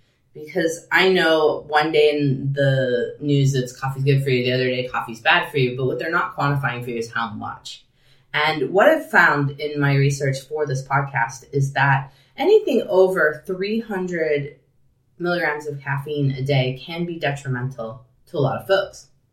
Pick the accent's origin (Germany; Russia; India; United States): United States; Illinois; now in Pacific Northwest, United States; people do drink a little more coffee here in the Pacific Northwest than I'm used to in my home state of Illinois.